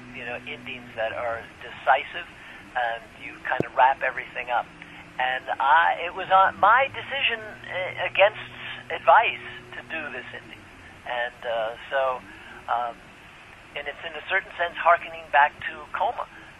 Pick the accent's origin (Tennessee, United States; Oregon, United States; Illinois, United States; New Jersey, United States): New Jersey, United States; also born or lived in Brooklyn, New York; I started out in New York. I was a New Yorker. I was born in Brooklyn, and I went to northern New Jersey for middle school and high school, and then went to Connecticut for college.